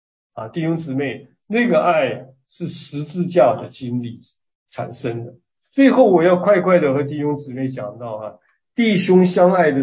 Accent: China; 我们在北美生活，有时候会碰见一些西国的弟兄姊妹，就是我们中国人讲老外他们呢是讲英文的

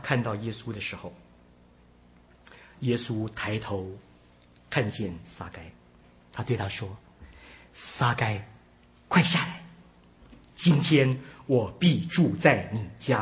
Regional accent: China; 我们中国人可能就给他封一个叫什么"丐帮帮主"，对不对？

